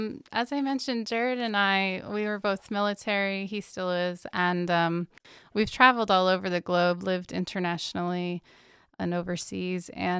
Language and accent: English; Troy, Illinois, United States; I grew up in Troy, Illinois, just a bit south of here.